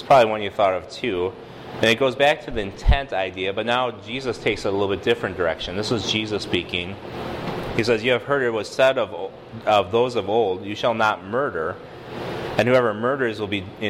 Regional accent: Wisconsin, United States; Yeah, I grew up in Wisconsin. Wisconsin doesn't.

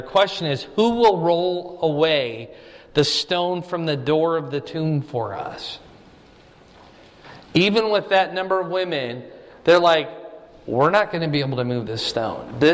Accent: Iowa, United States; We grew up in Iowa. We know what snow looks like.

